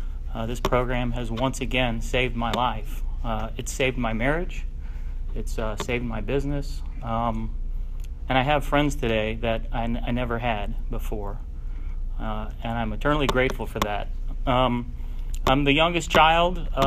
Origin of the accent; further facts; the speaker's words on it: Greenwood, Indiana, United States; also born or lived in South Bend; we moved from South Bend to Greenwood, Indiana in 1986, and I went to Center Grove High School.